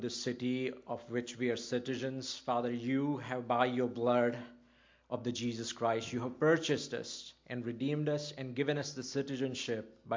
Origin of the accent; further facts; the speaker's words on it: India; now in United States; I'm originally from India, but I've lived in Chicago for nearly 10 years.